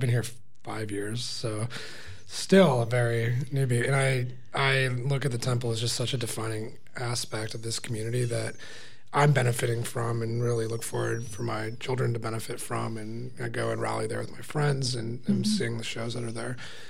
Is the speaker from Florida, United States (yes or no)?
no; Portland, Oregon, United States; also born or lived in Los Angeles; I come from the West Coast, Portland, Oregon, and Los Angeles, and those communities are beautiful in their own right.